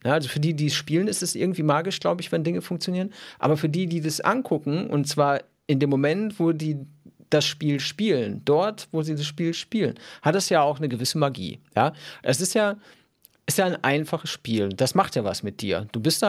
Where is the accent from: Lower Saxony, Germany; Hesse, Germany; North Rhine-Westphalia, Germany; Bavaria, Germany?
North Rhine-Westphalia, Germany; Olpe; Ich komme ja aus Olpe, was nicht weit weg ist von Köln.